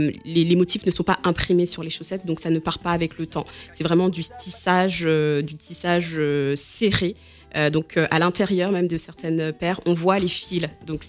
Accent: Angers, Pays de la Loire, France; also born or lived in Cameroon; Je suis originaire du Bénin, mais je suis née au Cameroun. J'ai grandi en province, à Angers.

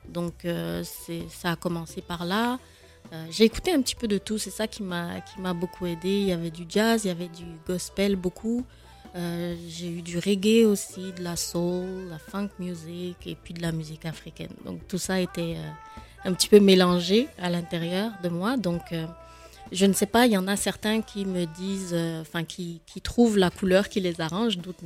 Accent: Cotonou, Littoral, Benin; moved away as an adult; also born or lived in France / Montréal, Canada; En fait, j'ai grandi à Cotonou. Et puis donc après le bac, je suis arrivée en France.

